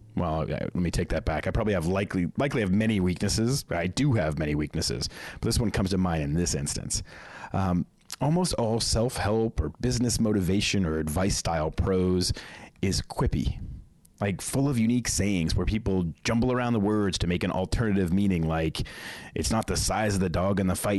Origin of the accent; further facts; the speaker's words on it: Boston, Massachusetts, United States; Growing up in Boston, I had one of those sports facts a day calendars